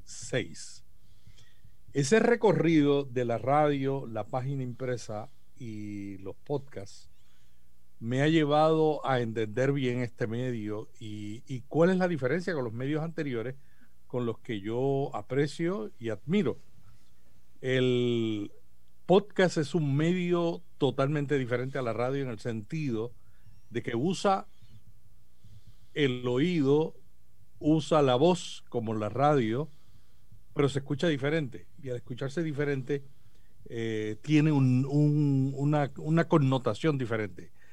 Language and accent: Spanish; Puerto Rico; comencé de locutor en radio en Puerto Rico, soy puertorriqueño